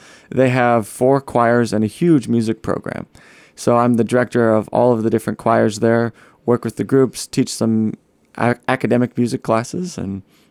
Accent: Minnesota, United States; now in Boston, United States; no, I'm originally from Minnesota, but I've been in Boston for about the last 10 years.

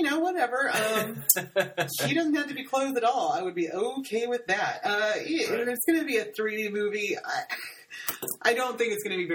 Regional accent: Seguin, Texas, United States; Seguin, Texas, yes.

